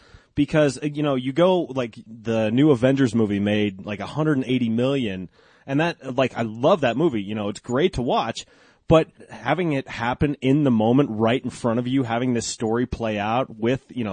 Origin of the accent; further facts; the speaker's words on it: Denver, Colorado, United States; growing up in Denver, my dad, who grew up in Chicago, this was an AWA territory.